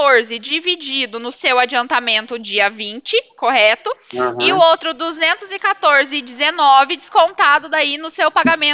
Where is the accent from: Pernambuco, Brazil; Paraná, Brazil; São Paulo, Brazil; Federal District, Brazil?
Paraná, Brazil; Cornélio Procópio; Sou de Cornélio Procópio.